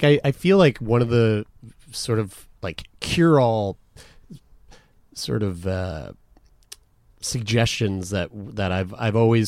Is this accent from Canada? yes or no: yes; Canada; one thing that we're from Canada.